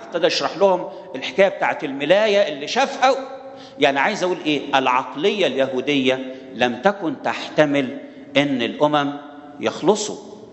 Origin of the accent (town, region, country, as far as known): Egypt